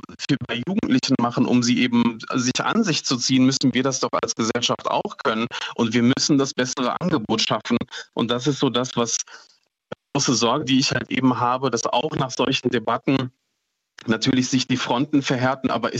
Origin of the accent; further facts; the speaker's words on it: Duisburg, North Rhine-Westphalia, Germany; Ich bin selbst in Marxloh aufgewachsen